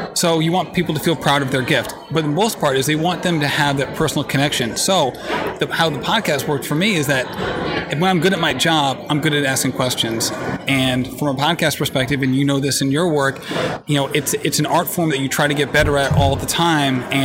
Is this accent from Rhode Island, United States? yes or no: yes; Rhode Island, United States; So I'm from Rhode Island.